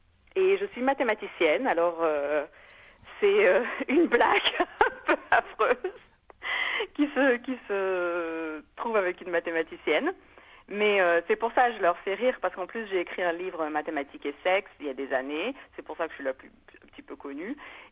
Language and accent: French; France; also born or lived in Australia; mon enfance en France avec mon enfance australienne a vraiment créé la vie que je vis aujourd'hui.